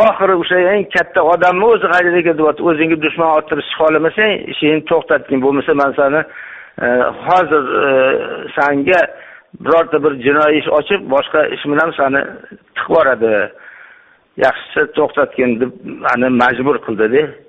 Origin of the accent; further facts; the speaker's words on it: Tashkent, Uzbekistan; Men Toshkentdanman